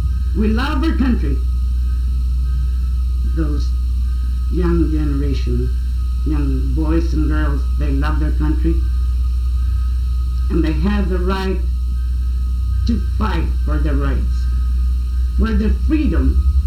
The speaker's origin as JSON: {"language": "English", "country": "United States", "second_language": "English", "said": "Me, as an American, I ask for freedom, for justice, and that liberty."}